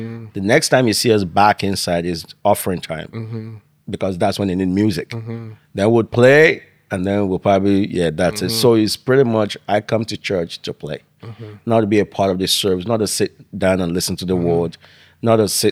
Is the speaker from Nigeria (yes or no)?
yes; Nigeria; I remember growing up in Nigeria